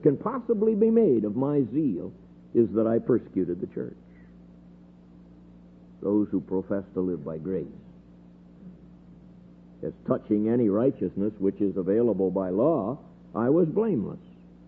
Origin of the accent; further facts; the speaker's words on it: United States; born there; I'm not a naturalized citizen. I was born in the United States, not of naturalized citizens, but my parents were also born in the United States.